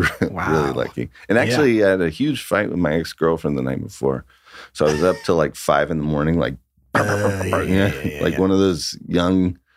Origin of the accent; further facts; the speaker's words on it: Long Beach, California, United States; I'm from Long Beach, California.